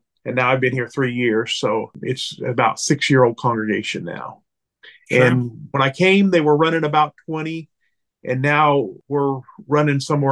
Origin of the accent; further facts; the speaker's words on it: Olathe, Kansas, United States; also born or lived in Tishomingo, Oklahoma; now in Henrietta, United States; Olathe is where I went to kindergarten to high school. And so it was kind of my hometown there that I was able to spend 22 years at in Olathe. Then I went to Tishomingo, Oklahoma, and now I'm at Henrietta, Oklahoma